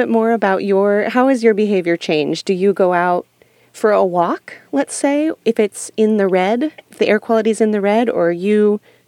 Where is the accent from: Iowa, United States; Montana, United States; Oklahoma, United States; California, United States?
California, United States; It's not happy news to think that being a Californian is potentially going to impact me later in my life.